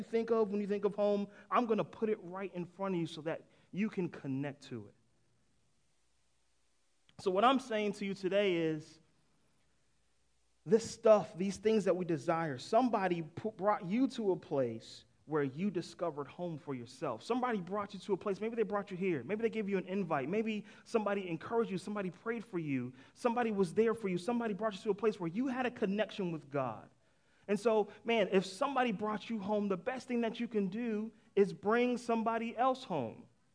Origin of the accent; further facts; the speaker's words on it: Boston, Massachusetts, United States; I can think of right now, I'm from Boston, I can think of Boston.